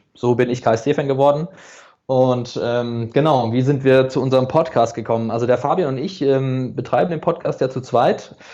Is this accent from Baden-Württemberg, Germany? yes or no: yes; Karlsruhe, Baden-Württemberg, Germany; Geboren, aufgewachsen in Karlsruhe bin ich